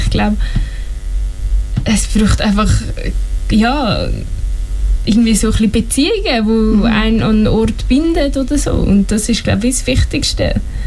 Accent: Switzerland; born there; also meine Herkunft ist hier in der Schweiz, ich bin in der Schweiz geboren

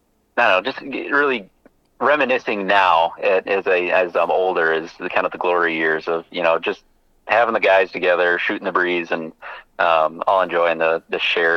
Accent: La Crosse, Wisconsin, United States; Growing up in the La Crosse area and having access to the Mississippi River, abundant ducks, fishing, deer hunting

